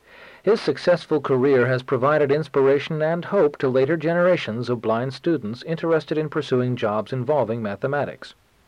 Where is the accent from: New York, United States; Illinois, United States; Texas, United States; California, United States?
New York, United States; New York City; born there; I was born congenitally blind on the Lower East Side of Manhattan in New York City, and I want you to know that my parents raised me in a very close and loving family.